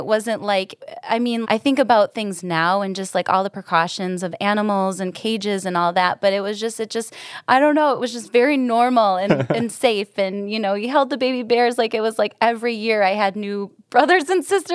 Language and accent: English; St. Germain, Wisconsin, United States; also born or lived in Eagle River; And, I'm from Eagle River. So, I was born and raised in St. Germain area. I love coming down to Madison and being with the team here.